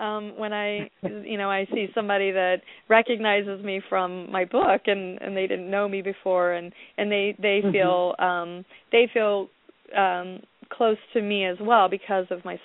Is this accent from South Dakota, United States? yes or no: no; Richwood, Ohio, United States; now in Marion, United States; I had my first book signing in Richwood at a library there. That was my hometown and at the time of the accident.